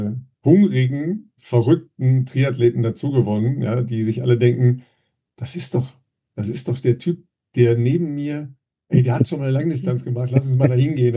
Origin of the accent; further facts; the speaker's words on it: Dorsten, North Rhine-Westphalia, Germany; in meiner Heimat in Dorsten